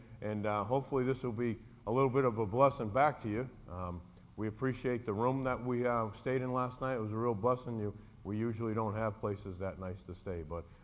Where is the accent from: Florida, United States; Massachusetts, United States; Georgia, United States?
Massachusetts, United States; Boston; my wife's name is Christine. And we're actually from Boston.